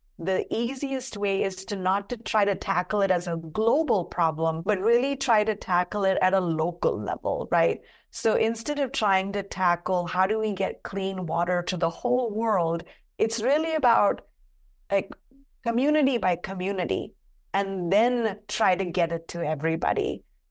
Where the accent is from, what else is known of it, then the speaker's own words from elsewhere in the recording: India; And growing up in India, I found that embarrassment was always like, what will people say?